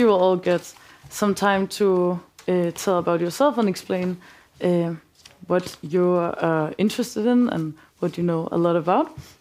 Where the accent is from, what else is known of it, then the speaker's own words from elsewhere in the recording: Denmark; I'm from Denmark and I'm a second year student at UWC-RCN.